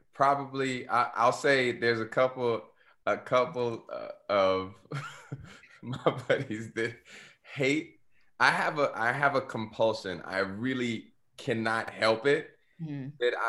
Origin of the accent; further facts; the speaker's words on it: Missouri City, Texas, United States; and I grew up like on the Southwest side and then Mo City. I would go to school and literally lived on my street.